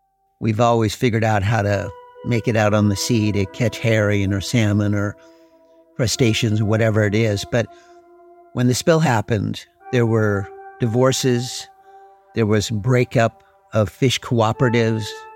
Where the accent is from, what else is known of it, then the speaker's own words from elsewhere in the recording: Alaska, United States; I'm an Eyak Athabascan native from the Copper River Delta in Prince William Sound, and I'm from the Eagle Clan.